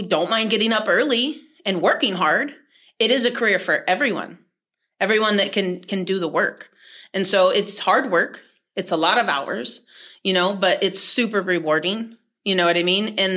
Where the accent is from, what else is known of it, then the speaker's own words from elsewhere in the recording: Lathrop, California, United States; No, I was raised in Lathrop.